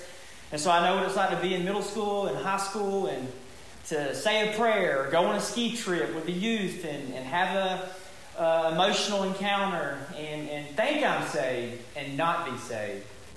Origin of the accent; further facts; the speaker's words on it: Southern United States, United States; I grew up here in the Bible Belt.